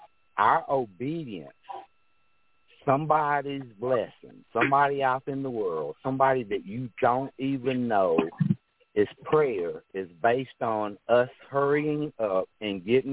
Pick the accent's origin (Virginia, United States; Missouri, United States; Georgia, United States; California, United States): Georgia, United States; we've only had maybe three tornadoes to touch down in Georgia in my area.